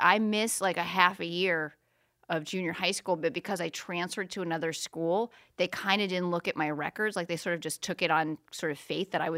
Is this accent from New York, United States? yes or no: yes; New York, United States; I grew up in New York, and no one caught up with it.